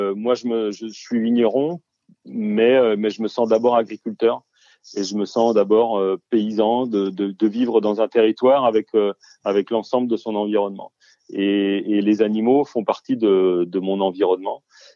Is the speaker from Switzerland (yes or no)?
no; Pays de la Loire, France; Alors je suis d'Anjou, je suis de l'Anjou noir, donc nous chez nous c'est des schistes.